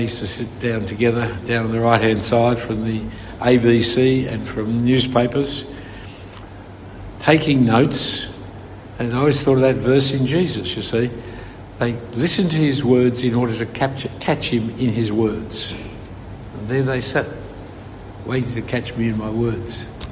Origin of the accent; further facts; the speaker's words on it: Australia; So when you tell a joke against yourself, then we can relate as an Australian